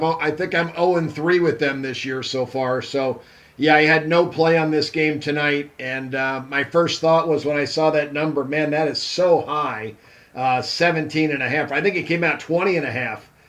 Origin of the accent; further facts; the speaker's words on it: New Brunswick, New Jersey, United States; born there; I was born in St. Peter's Hospital right near Rutgers University.